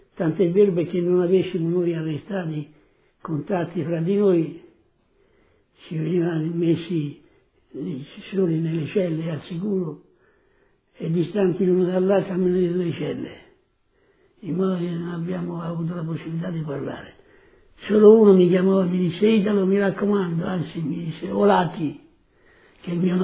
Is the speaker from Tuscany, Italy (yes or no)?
yes; Seravezza, Tuscany, Italy; born there; Sono nato a Seravezza, in provincia di Lucca, il 23 novembre del 1924.